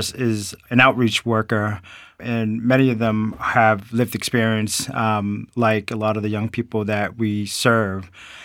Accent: Lowell, Massachusetts, United States; I grew up in Lowell, got involved with gangs at a very young age, was one of the shot callers of a gang for quite some time.

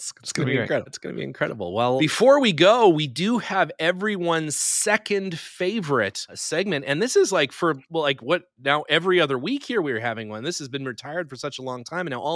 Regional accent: Calgary, Alberta, Canada; for the Calgary Stampeders, the football team. He hated it because it's very cold up there. But yeah, that's my hometown.

